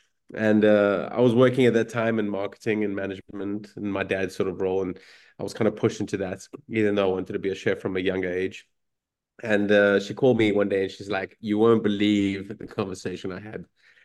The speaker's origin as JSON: {"language": "English", "country": "South Africa", "moved": "as an adult", "said": "I'm originally South African. So like I'd traveled halfway across the world."}